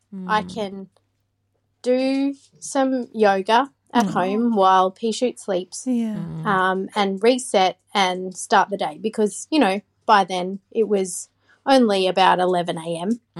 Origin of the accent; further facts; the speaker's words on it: Queensland, Australia; I'm from Queensland.